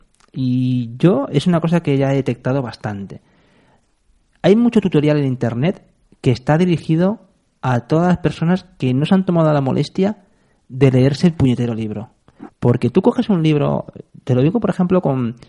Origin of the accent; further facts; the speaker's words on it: Spain; A ver, aquí somos españoles y hablamos en español y nos cuestan los segundos idiomas, nos cuestan.